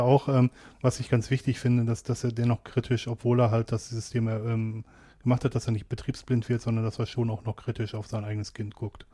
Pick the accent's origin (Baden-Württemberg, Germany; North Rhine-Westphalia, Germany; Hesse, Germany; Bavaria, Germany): North Rhine-Westphalia, Germany; Der zweite Grund ist, ich komme aus dem Ruhrgebiet